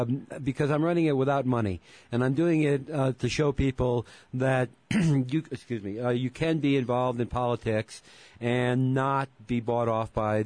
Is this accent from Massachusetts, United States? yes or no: no; Milford, Connecticut, United States; now in Santa Fe, United States; Right, but I ran in my hometown of Milford, Connecticut for mayor.